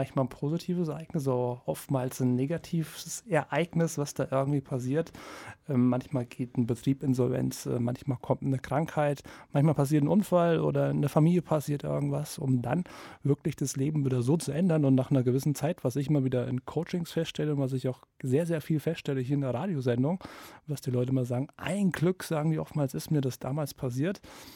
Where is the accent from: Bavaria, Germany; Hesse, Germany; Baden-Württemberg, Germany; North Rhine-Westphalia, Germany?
Hesse, Germany; born there; Da musste ich erst lernen, wie ich hierher gekommen bin. Ich komme ja gebürtig aus dem Vogelsberg.